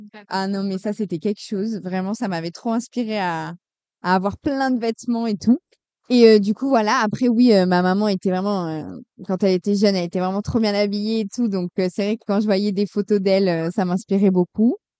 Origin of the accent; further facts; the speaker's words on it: Nice, Provence-Alpes-Côte d'Azur, France; j'ai 22 ans, bientôt 23. Je suis une pure niçoise, une pure sudiste.